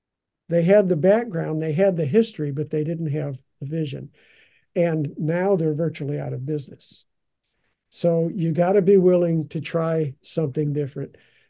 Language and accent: English; Chicago, Illinois, United States; I grew up in and around Chicago